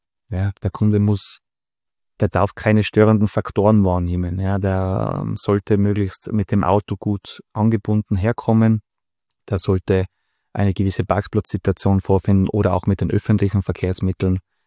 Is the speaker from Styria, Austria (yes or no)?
no; Innsbruck, Tyrol, Austria; ich bin Innsbrucker, bin da auch aufgewachsen.